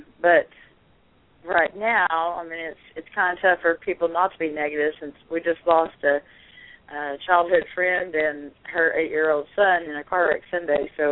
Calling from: Texas, United States; I'm in Texas.

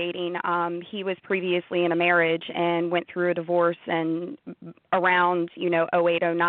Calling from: Maryland, United States; I'm in Maryland.

